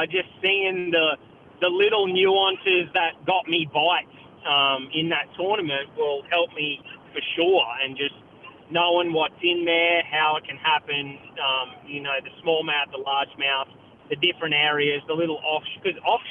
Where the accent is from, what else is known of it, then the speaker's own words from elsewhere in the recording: Australia; We sort of had our own personalities, I guess, in Austral